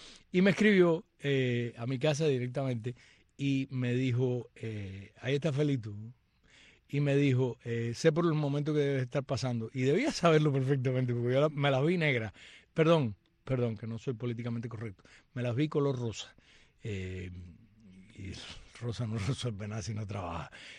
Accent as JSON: {"language": "Spanish", "country": "Cuba", "said": "que soy una cubana para el bien y no para el mal"}